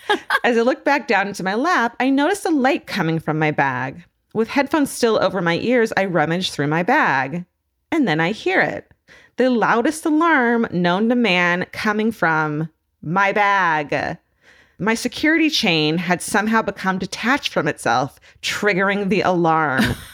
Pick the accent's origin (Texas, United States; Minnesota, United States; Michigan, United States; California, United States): California, United States; I'm from Southern California, where I went to UC Irvine and worked at the little dingy discount Woodbridge movie theater, where I fucking literally grew up watching movies.